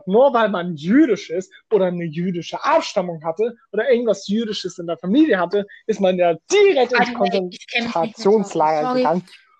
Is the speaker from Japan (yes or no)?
no; Germany; also born or lived in Denmark; weil die Dänen echt manchmal Rassisten sein können, wurde ich als Deutscher war natürlich mit Hitler verglichen. Das war aber typisch für Dänemark.